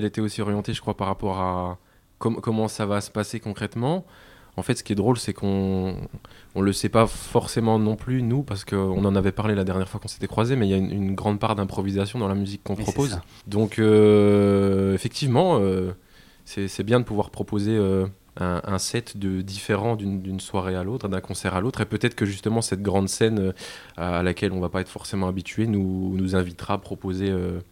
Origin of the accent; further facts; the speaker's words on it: Strasbourg, Grand Est, France; on est un quartet de jazz issu... de Strasbourg, enfin on vient de Strasbourg.